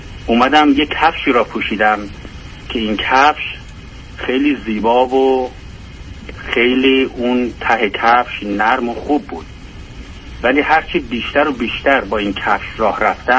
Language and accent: Persian; Iran; born there